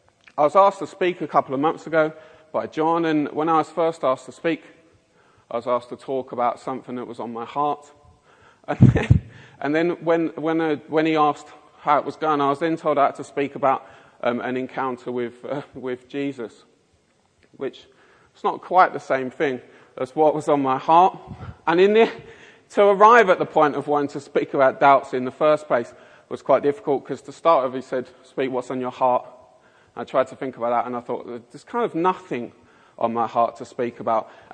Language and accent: English; London, United Kingdom; accent: Mockney; I should also apologise in advance for my appalling Mockney accent.